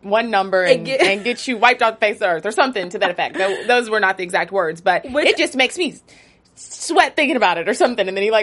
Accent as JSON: {"language": "English", "region": "the South", "country": "United States", "said": "because you know people in the South sometimes, and I'm from the South, so I can say"}